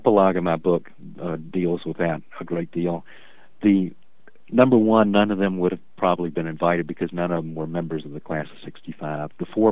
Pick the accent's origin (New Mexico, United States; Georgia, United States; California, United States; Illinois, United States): Georgia, United States; Atlanta; I grew up in Atlanta, and it pretty much the same thing happened in the high school I grew up in suburban Atlanta.